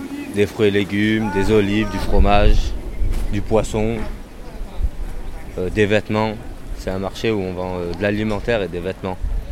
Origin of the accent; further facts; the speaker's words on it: Auvergne-Rhône-Alpes, France; now in Grenoble, France; je viens de Savoie avant, alors maintenant, je suis venu sur la région de Grenoble et je déballe tous les jours sur Saint-Bruno.